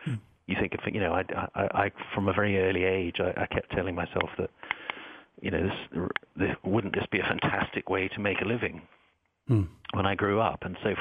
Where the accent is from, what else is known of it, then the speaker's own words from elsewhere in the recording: Scotland, United Kingdom; accent: English; my accent is English rather than Scots.